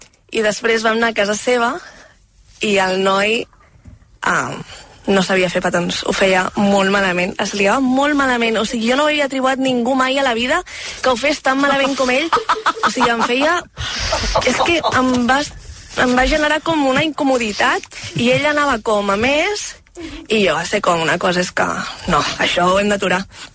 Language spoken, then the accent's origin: Catalan; Barcelona, Catalonia, Spain; ell vivia a Vic i jo sóc de Barcelona